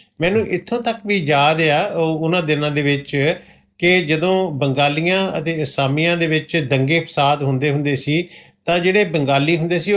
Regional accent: Assam, India; ਮੇਰਾ ਜਨਮ ਜਿਹੜਾ ਆਸਾਮ ਦਾ ਆ, ਡਰੰਗ ਡਿਸਟ੍ਰਿਕਟ ਬਰੋਈਟੀ ਸਟੇਟ ਦੇ ਵਿੱਚ ਮੇਰਾ ਜਨਮ ਹੋਇਆ। ਉੱਥੇ 1960 ਦੇ ਵਿੱਚ ਜਦੋਂ ਸਾਡਾ ਬਚਪਨ ਸੀਗਾ

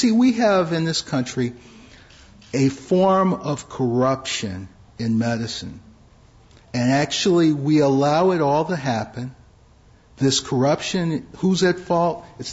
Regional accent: Detroit, Michigan, United States; You know, I'm from Detroit. I'm a little slow.

